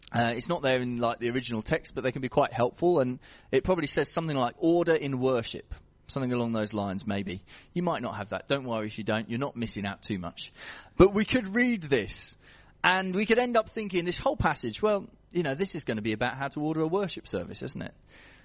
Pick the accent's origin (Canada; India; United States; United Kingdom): United Kingdom; the heart of this is we are British, okay?